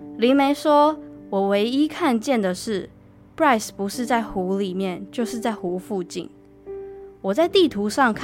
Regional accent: Taiwan; 就跟我们台湾人会去拜拜一样。

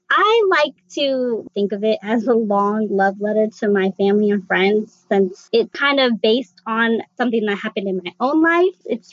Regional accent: Midwest, United States; I grew up in Midwest suburbia.

